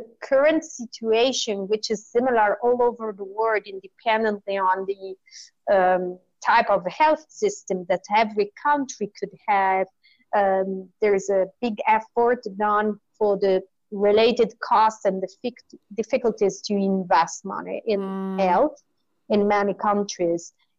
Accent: Italy; So in some countries, there is this trend, like in Italy. I'm from Italy, and this is a trend.

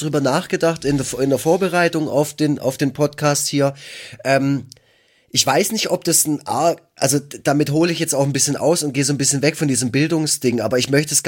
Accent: Baden-Württemberg, Germany; ich komme aus dem Schwarzwald

